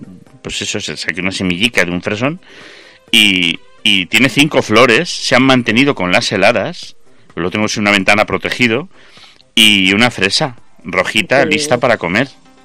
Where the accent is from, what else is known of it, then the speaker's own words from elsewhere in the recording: Galicia, Spain; yo soy gallego